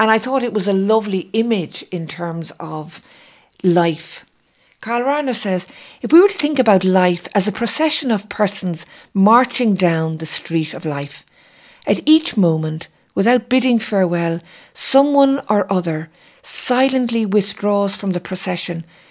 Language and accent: English; Ireland; And I think as Irish people, we're really good at that.